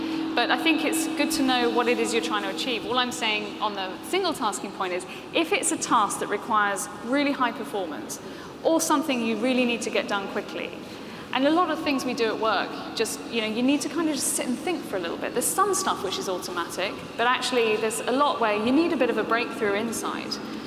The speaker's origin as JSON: {"language": "English", "country": "United Kingdom", "said": "Come on, I'm British"}